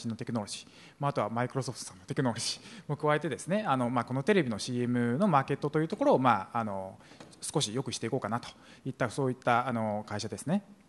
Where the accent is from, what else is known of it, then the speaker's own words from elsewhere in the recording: China; now in United States; あの私は中国の出身で小学校と大学が日本なんですけど、